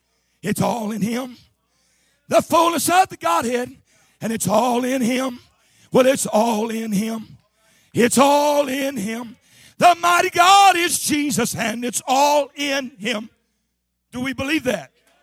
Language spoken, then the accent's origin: English; Missouri, United States; I remember as a kid growing up in the Boot Hill of Missouri, we'd sing those old songs, them ladies.